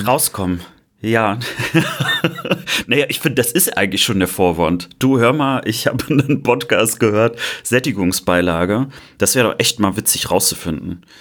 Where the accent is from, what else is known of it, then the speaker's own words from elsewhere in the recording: West Germany, Germany; Ich bin Wessi durch und durch.